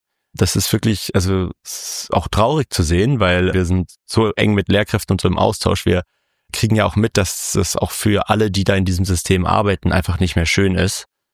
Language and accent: German; Berlin, Germany; also ich komme selber aus Berlin, bin ja auch groß geworden